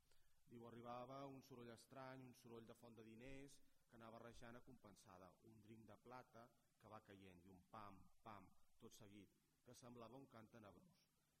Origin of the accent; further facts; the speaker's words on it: Barcelona, Catalonia, Spain; tan orgullosos estem tots com a barcelonins